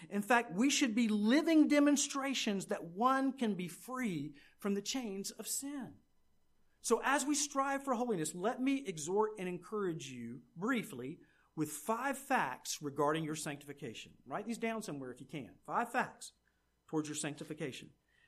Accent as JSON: {"language": "English", "country": "United States", "said": "And I was slightly embarrassed that as an American, these traits were what we were known for."}